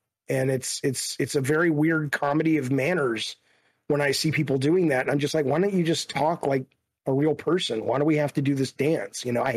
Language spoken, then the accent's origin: English; Alabama, United States; Preacher really represent Preacher because of growing up in Alabama and just how conservative and racist and, you know, religious it was.